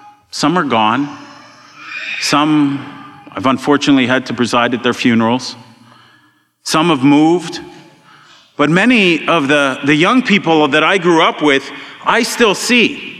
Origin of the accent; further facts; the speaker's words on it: Montreal West, Quebec, Canada; I grew up in Montreal West.